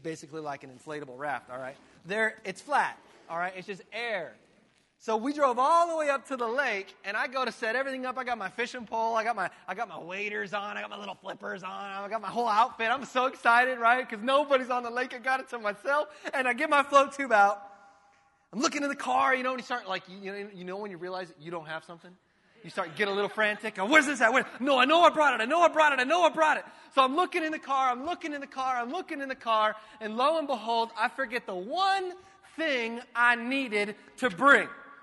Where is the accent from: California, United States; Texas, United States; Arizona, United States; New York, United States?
California, United States; Yucaipa; I was born up in the mountain communities. I grew up in Yucaipa when Yucaipa was not cool, all right?